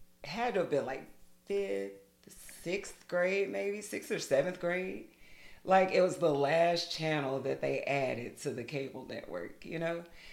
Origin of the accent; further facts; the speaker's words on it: Navasota, Texas, United States; because honestly, growing up in Navasota, slim to none.